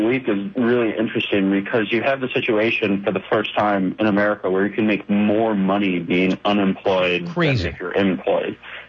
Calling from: Billings, Montana, United States; I'm actually calling from Billings, Montana this morning.

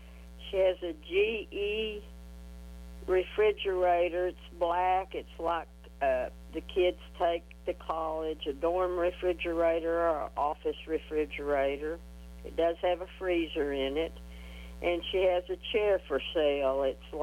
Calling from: Shamrock, United States; I'm calling from Shamrock for my friend

